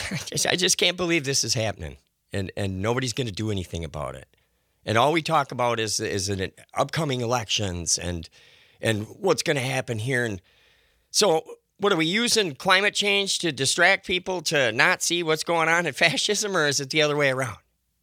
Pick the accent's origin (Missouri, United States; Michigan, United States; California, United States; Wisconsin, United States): Wisconsin, United States; Stoughton; Meanwhile, in my hometown, Stoughton, still, you know, the fight is on to try and save the river